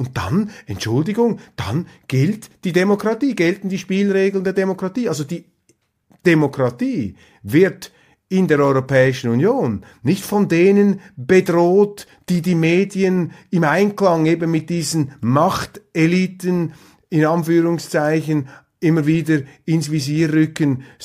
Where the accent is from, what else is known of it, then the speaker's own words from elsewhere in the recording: Switzerland; Und das fällt mir einfach als Schweizer immer wieder auf